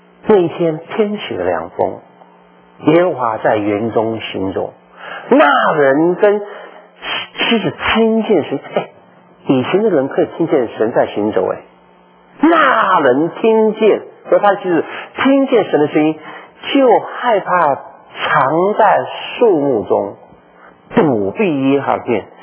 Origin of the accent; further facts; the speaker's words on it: Texas, United States